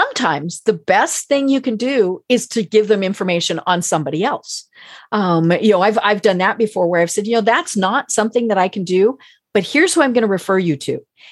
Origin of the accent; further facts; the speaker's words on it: Colorado, United States; now I'm from Colorado where we had, you know, all these 14ers